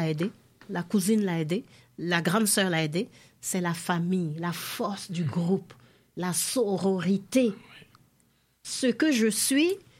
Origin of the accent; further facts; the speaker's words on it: Benin; je suis originaire du Bénin, puis j'ai 8 sœurs, j'ai 2 frères